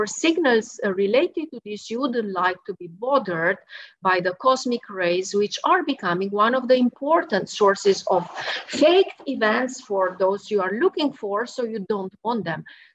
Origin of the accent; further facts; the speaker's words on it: Brașov, Brașov County, Romania; born there; English is a second language; I was born in Romania. So that's Romania, actually in the center, very center of the country, a very beautiful town, which is called Brașov.